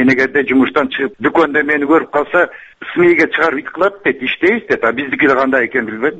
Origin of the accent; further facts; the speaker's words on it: Naryn, Naryn Region, Kyrgyzstan; Нарындан болом.